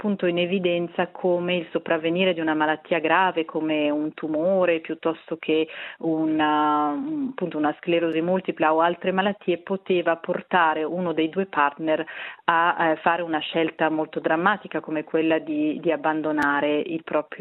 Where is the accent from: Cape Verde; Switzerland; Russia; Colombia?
Switzerland; Brissago, Ticino; io sono cresciuta a Brissago, sul Lago Maggiore, quindi sulla sponda opposta rispetto al Gambarogno